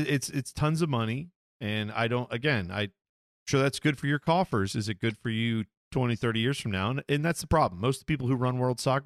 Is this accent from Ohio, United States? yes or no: yes; Columbus, Ohio, United States; I guess I look at it more from the standpoint of growing up in Columbus. You know, the big ticket in town when I was growing up was, of course, Ohio State Buckeye games.